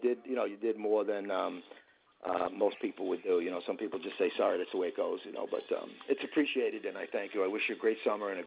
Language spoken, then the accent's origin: English; New York, United States; I didn't have to tell you, and you probably knew I was from the East Coast. Probably.